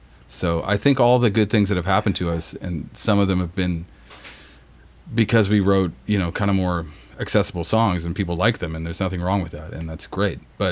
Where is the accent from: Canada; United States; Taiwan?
Canada; Nova Scotia; We're from Nova Scotia, so the east coast of Canada by the ocean.